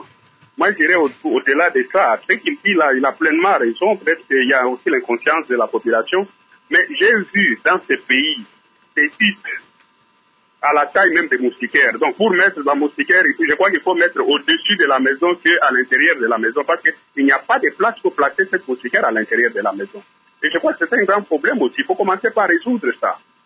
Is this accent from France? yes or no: no; Équateur, DR Congo; Moi, je viens de l'Équateur.